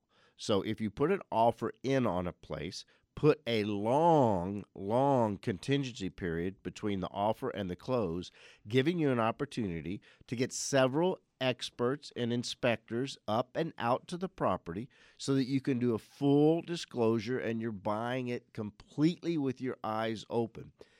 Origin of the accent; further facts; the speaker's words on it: Arizona, United States; You know, as we were growing up in Arizona, and we got here in 1965